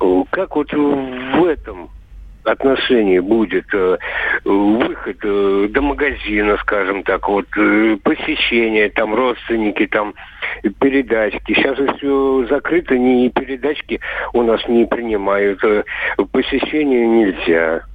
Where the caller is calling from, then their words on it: Moscow Oblast, Russia; Здравствуйте, это Подмосковье.